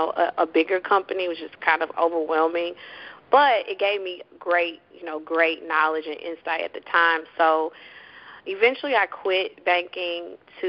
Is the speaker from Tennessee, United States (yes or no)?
yes; Memphis, Tennessee, United States; So, I am from Memphis, Tennessee, and I went to Howard University in DC.